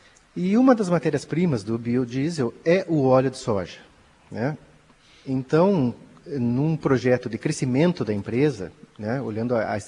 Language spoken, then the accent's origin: Portuguese; Passo Fundo, Rio Grande do Sul, Brazil; Eu sou natural de Passo Fundo. E nos primeiros 3 anos agora de trabalho aqui em Camargo, eu estava vindo e voltando todos os dias e passando para cá. E agora acabei alugando um apartamento aqui